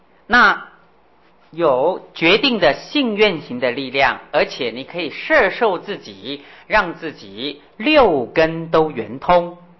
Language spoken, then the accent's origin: Chinese; China; 我们中国人呢念这个大悲心陀罗尼经啊